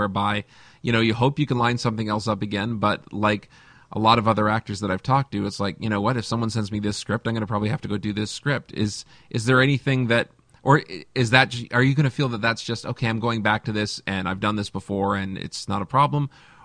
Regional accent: Hamilton, Ontario, Canada; I mean, I'm from Hamilton.

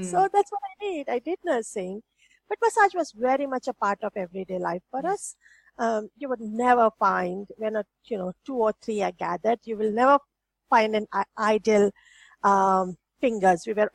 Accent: India; I grew up in India, your hospital was a place you went when you were very sick.

